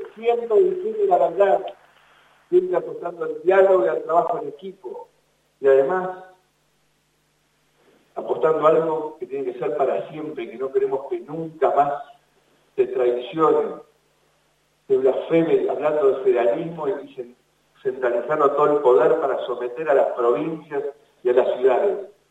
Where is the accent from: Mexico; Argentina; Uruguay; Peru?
Argentina